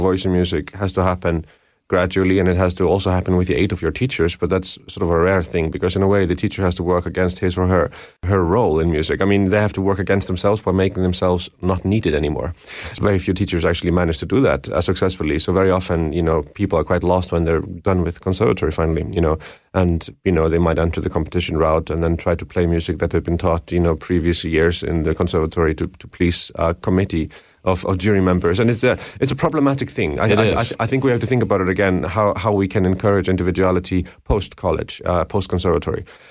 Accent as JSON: {"language": "English", "country": "Iceland", "second_language": "English", "said": "I come from sort of the middle of nowhere. I come from Iceland, you know, and there was no network for me."}